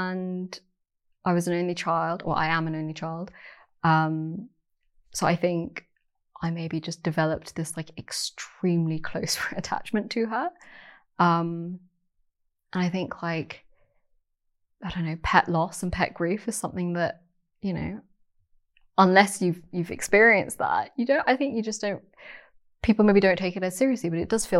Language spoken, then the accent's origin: English; London, United Kingdom; I grew up in London, and London is my home.